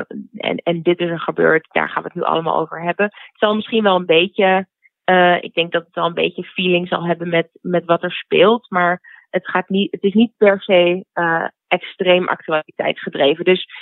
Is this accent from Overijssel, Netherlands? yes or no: yes; Oldenzaal, Overijssel, Netherlands; Weet je, ik heb in opgroeiend in Oldenzaal niet lekker in mijn vel zitten op de middelbare school